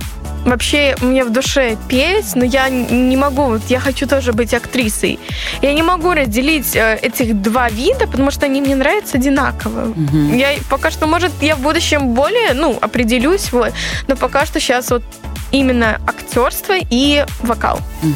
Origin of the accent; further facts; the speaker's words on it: Mogilev, Mogilev Region, Belarus; Я из Беларуси, мой город Могилев.